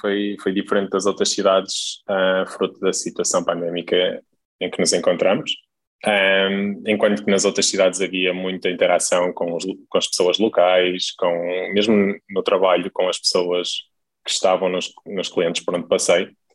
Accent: Braga, Norte, Portugal; now in Netherlands; eu sou de Braga, e então eu estou habituado que quando se sai de casa em Braga, se estiver a chover, se leva o guarda-chuva.

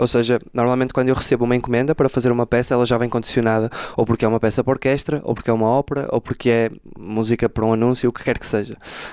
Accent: Braga, Norte, Portugal; born there; also born or lived in Lisbon; Portanto, eu nasci aqui em Braga, mas quando fiz 18 anos fui para Lisboa estudar composição.

